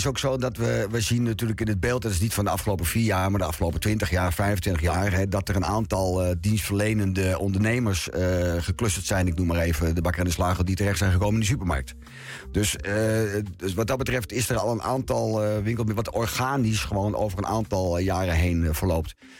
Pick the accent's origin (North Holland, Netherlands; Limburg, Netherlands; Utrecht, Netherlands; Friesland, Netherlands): North Holland, Netherlands; Bussum; Ik ben natuurlijk geboren en getogen in Bussum.